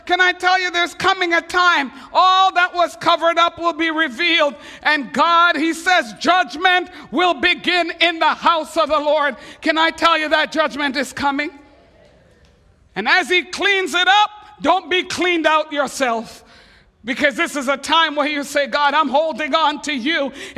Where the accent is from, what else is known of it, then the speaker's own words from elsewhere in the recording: Jamaica; Please don't slap me. I am Jamaican. It's reflex.